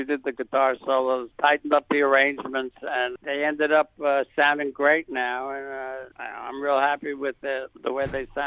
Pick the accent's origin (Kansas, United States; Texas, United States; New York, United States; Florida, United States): New York, United States; New York City; because I grew up in New York City.